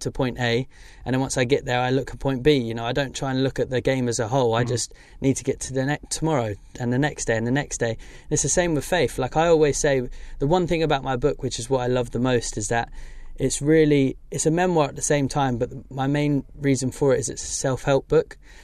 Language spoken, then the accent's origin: English; Slough, South East England, United Kingdom; I was born in Slough, born and raised. And I love Slough, and I love my childhood growing up there.